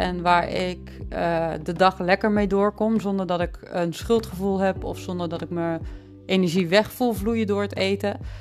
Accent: Neer, Limburg, Netherlands; Ik ben geboren in de plaats Neer. En dat ligt tussen Venlo en Roermond in.

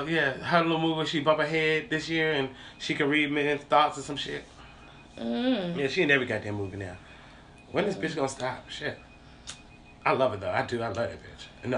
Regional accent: Nashville, Tennessee, United States; now in Atlanta, United States; Because we're from Nashville, but we're here. We're peaches now. Little Southern peaches.

